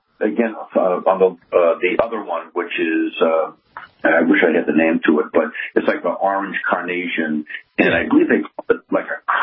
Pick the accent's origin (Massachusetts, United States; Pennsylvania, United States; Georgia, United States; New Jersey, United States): Massachusetts, United States; Scituate; I grew up in Scituate